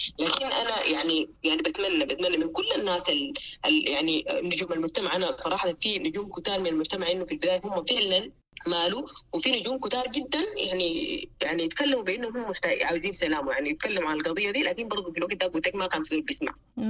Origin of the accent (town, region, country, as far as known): Sudan